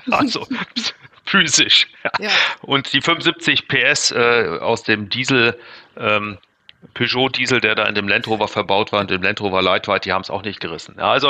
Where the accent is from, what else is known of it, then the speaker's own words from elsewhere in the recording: Lower Saxony, Germany; Der Olli und ich, wir kommen aus einem Waldgebiet aus der Nähe von Osnabrück.